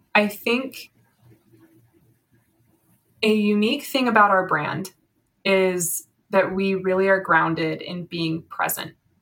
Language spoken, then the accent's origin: English; Las Vegas, Nevada, United States; You organized a great trade show in Las Vegas. Like I said, I got to go to my hometown and enjoy that that show.